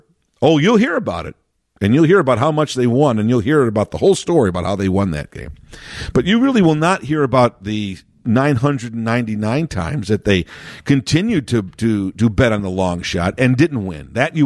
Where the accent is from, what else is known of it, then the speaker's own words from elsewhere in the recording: Chicago, Illinois, United States; I've been born and raised in Chicago.